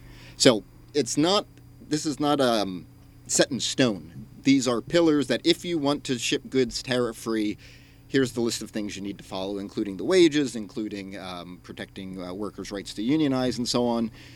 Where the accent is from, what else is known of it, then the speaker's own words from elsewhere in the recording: Cleveland, Ohio, United States; I grew up in Cleveland, Ohio in the late 90s when NAFTA was passed.